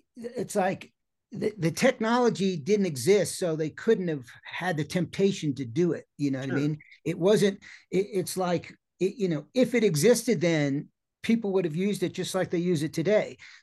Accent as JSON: {"language": "English", "town": "New York City", "region": "New York", "country": "United States", "tie": "born or raised there", "said": "It's like the scene that we grew up in New York, the great Gildersleeve's club in the Lower East Side and New York, that rock scene in the late 70s."}